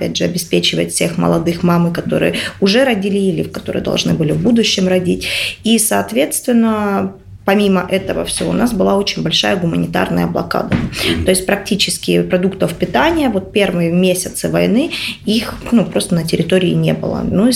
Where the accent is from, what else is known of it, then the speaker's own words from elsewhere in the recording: Makiivka, Donetsk Oblast, Ukraine; Я уроженка города Макеевки, это буквально 20 километров, 18 километров от города Донецк.